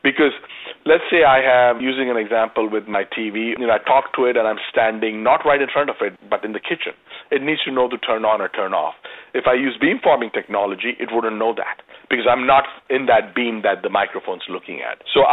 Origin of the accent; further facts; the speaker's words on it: California, United States; I'm being from California. I've had an opportunity to play once at Pebble Beach